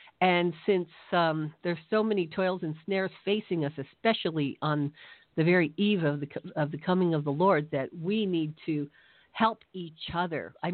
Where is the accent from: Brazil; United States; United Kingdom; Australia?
United States; West Coast; I met my husband, who had an apologetics ministry on the East Coast, and I'm from the West Coast